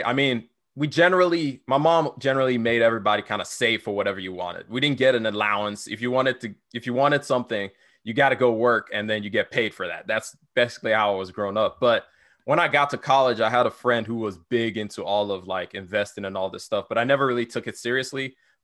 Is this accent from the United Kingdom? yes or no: no; Nigeria; now in United States; I am Nigerian born. I was raised in Nigeria and I moved here in 2006 or something like that. So moved to the United States.